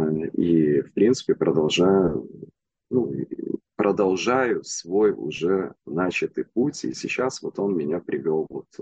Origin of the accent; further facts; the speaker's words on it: Odesa, Odesa Oblast, Ukraine; Неужели в моем родном городе, в Одессе, открылся центр осознанности